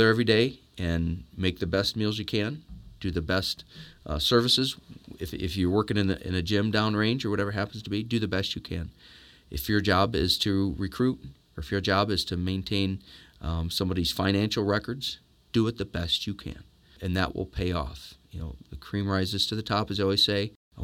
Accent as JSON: {"language": "English", "region": "Ohio", "country": "United States", "tie": "born or raised there", "said": "but originally from Ohio. I grew up in Northwest Ohio."}